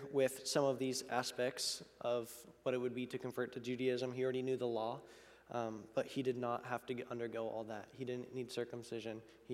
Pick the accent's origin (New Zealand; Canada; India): India; also born or lived in United States / Beirut, Lebanon; I grew up in India for 12 years, and then I came back to the States for 3, and then my family, we moved to Beirut, Lebanon in the Middle East.